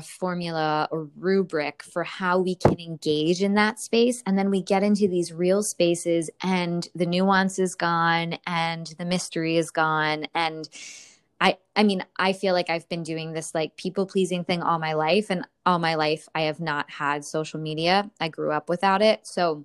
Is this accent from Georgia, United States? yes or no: no; Pennsylvania, United States; I grew up in Pennsylvania, and I don't know if it's a regional thing